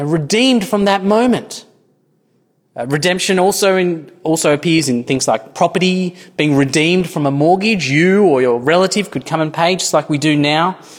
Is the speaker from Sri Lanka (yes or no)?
yes; Sri Lanka; I come from Sri Lanka, I've been in civil war.